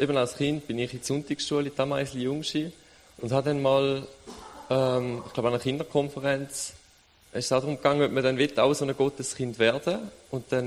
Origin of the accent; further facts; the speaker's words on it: Steingen, Germany; Ich bin in Steingen aufgewachsen, da groß geworden und bin jetzt im dritten Lehrjahr als Konstrukteur bei der Bosch zu Bieringen.